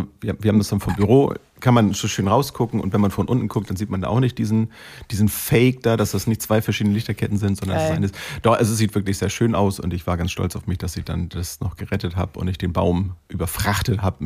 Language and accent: German; Bad Segeberg, Schleswig-Holstein, Germany; Vielleicht ist es auch bei uns in Segeberg ein bisschen anders als hier.